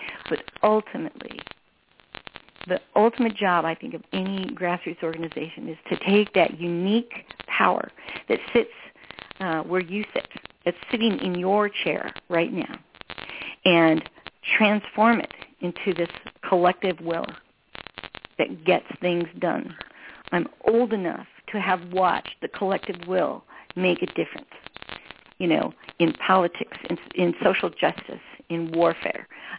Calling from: Kapulina, Hawaii, United States; I'm in Hawaii today. I'm calling in from Kapulina on the north end of the Hamakua coast on Big Island.

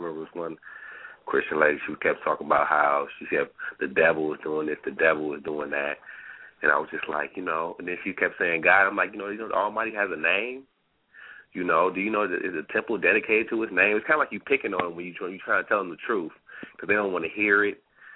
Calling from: Cleveland, Ohio, United States; from Cleveland.

